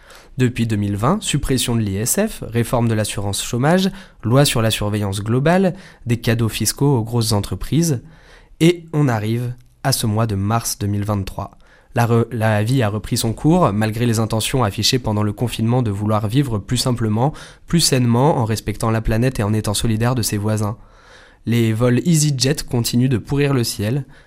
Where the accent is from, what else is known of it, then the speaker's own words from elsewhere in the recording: France; en tant que Française, en tant que Français, on s'accommodait comme on pouvait